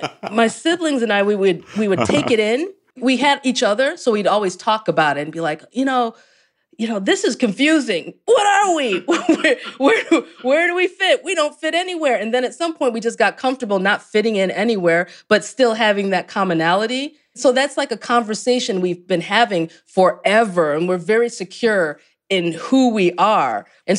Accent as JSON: {"language": "English", "country": "United States", "said": "And I'm saying this as an American."}